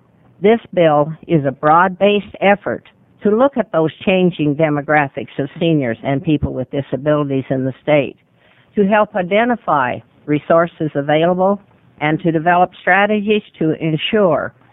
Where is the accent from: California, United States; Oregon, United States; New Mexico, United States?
Oregon, United States; I come to you from Harney County in the high desert of Eastern Oregon